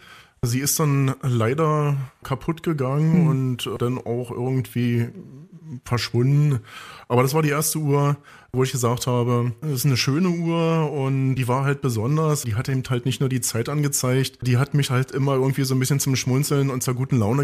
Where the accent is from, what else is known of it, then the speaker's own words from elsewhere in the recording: Potsdam, Brandenburg, Germany; born there; also born or lived in Rhineland; now in Werder, Germany; Also ganz aus dem Rheinland komme ich ja nicht, bin ja geborener Potsdamer und bin kurz vor der Wende dann als einer der Ersten im Rheinland gewesen, allerdings dann auch nur 10 Jahre und bin seit 2000 schon wieder hier im Brandenburgischen und bin dann aber nach Werder gegangen